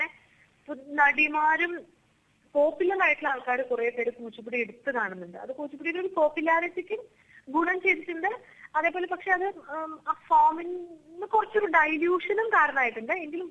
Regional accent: Kerala, India; കാരണം ഞാൻ മലയാളിയാണ്, കേരളത്തിലാണുള്ളത്.

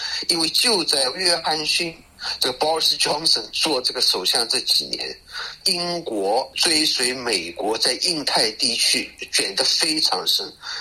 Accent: China; 特别是我们中国人

